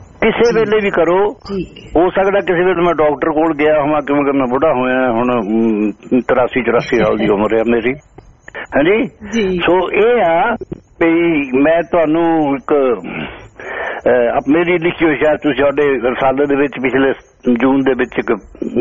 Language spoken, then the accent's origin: Punjabi; Tahan, Punjab, India; now in Brisbane, Australia; ਤੇ ਮੈਂ ਮੇਰਾ ਪਿੰਡ ਉੱਥੇ ਟਾਹਾਂ ਹੈ ਜੀ